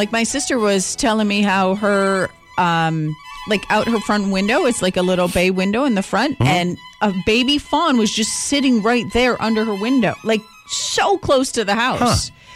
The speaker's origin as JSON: {"language": "English", "country": "United States", "tie": "born or raised there", "said": "I was born and raised in America, and I don't understand that definition."}